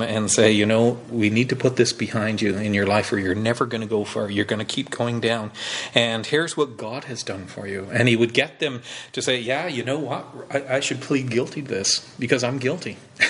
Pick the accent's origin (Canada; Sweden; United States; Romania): Canada; Moose Factory, Ontario; When they come in there and kind of ask where you're from, and I'm from Moose Factory